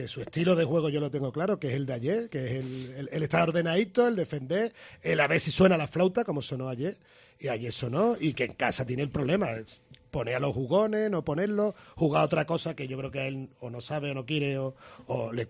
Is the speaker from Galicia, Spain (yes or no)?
no; Cádiz, Andalusia, Spain; Yo soy español y de Cádiz